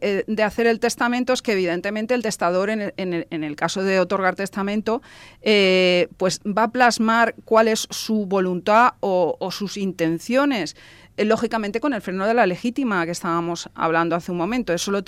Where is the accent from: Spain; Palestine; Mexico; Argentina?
Spain; Valencian Community; me refiero nosotros como valencianos